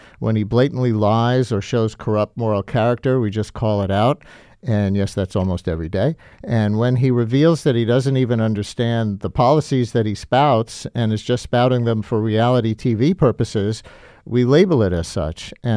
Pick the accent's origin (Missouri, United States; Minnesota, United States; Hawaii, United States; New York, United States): New York, United States; also born or lived in Albany / Columbus; growing up in New York and living in Albany for 8 years, and then I went to grad school at Ohio State.